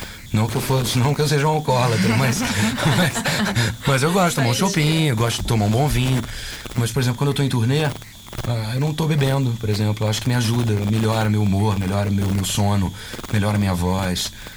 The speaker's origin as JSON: {"language": "Portuguese", "region": "Minas Gerais", "country": "Brazil", "said": "eu sou mineiro."}